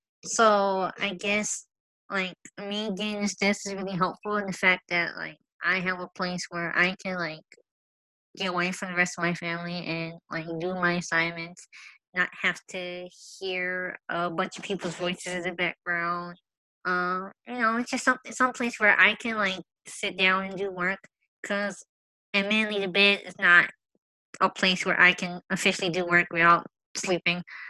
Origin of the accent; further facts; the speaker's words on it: Houston, Texas, United States; The great old state of Texas, born and raised in Houston.